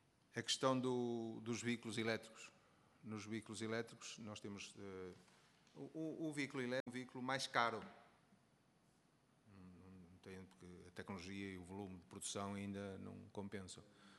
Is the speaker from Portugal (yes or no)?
yes; Porto, Portugal; eu sou do Porto